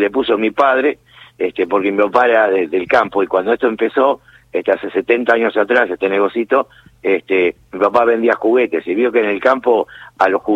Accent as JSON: {"language": "Spanish", "town": "Morón", "region": "Buenos Aires Province", "country": "Argentina", "said": "Sos de mi tierrita de Morón."}